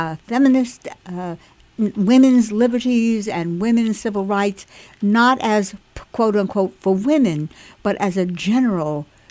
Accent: New York, United States; Who am I? I am a New Yorker. For those of you on the West Coast who do not know what that term means, I was born and bred a New Yorker, a Puerto Rican-born parents who came to the States during World War II.

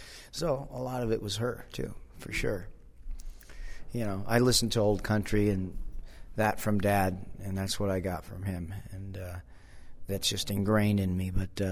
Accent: Austin, Texas, United States; also born or lived in Maui, Hawaii; I grew up in Austin. I was born in Austin, and we live outside of the city about 40 miles. So we have horses and a ranch out there. But then I also grew up on an island in Hawaii.

